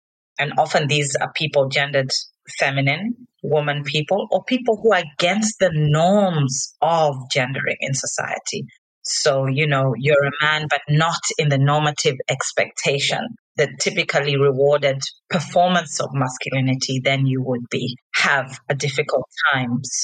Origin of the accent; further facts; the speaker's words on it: Zambia; also born or lived in United Kingdom; And so I was born there, but I am actually grew up in and know myself to be a Zambia located here on the African continent. So that's where I grew up. That's who I am. Yeah, that's where I'm from.